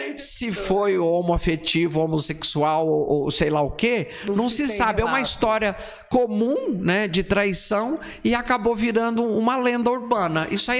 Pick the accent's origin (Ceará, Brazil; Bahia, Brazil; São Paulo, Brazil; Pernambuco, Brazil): São Paulo, Brazil; Batatais; eu sou de Batatais, os meus primos falavam assim, tem muita batata.